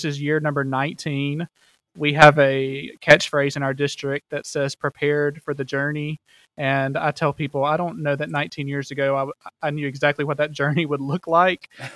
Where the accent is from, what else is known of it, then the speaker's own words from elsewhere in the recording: Alabama, United States; accent: Alabama; Well, I am Alabama through and through, so you'll hear it in my voice and in my accent as I'm talking today.